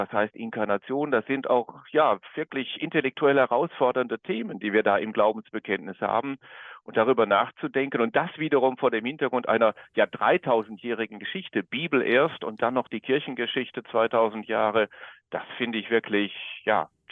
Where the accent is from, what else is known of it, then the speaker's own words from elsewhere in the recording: North Rhine-Westphalia, Germany; Ich komme aus dem Ruhrgebiet.